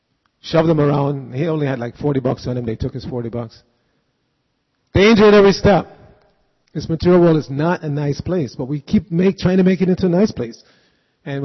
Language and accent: English; New York City, New York, United States; I grew up in New York City, and you know, everybody knows the New York subway is like going to the hellish planet